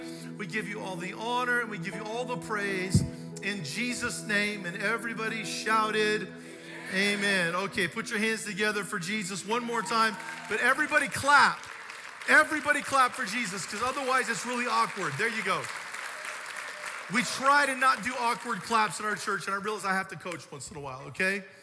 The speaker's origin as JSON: {"language": "English", "region": "Hawaii", "country": "United States", "tie": "born or raised there", "also_born_or_lived": "Oregon", "said": "I was born in Hawaii, and I grew up part of my life in Hawaii, and part of it in Oregon."}